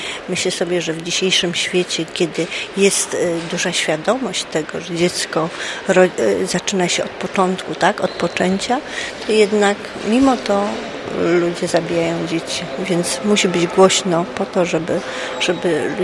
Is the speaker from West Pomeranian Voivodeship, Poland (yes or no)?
no; Chorzów, Silesian Voivodeship, Poland; My jesteśmy z Chorzowa.